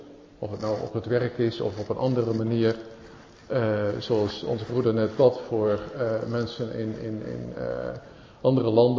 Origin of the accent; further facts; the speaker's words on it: Zoetermeer, South Holland, Netherlands; ik kom uit Zoetermeer, zoals ook op de site staat.